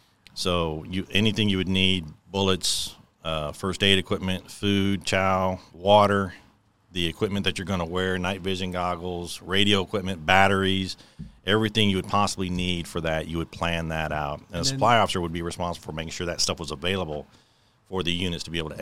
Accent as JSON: {"language": "English", "town": "Atlanta", "region": "Georgia", "country": "United States", "tie": "born there", "also_born_or_lived": "moved a lot as a child", "said": "No, I was born in Atlanta, Georgia. And then I moved a lot as I was a kid. My dad just moved a lot with his job."}